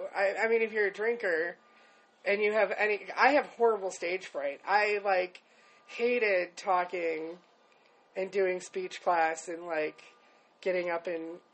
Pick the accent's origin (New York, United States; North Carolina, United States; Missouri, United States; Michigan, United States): Michigan, United States; I grew up in Michigan, and growing up, same old bullying and crap, and so I always wanted to be the funny one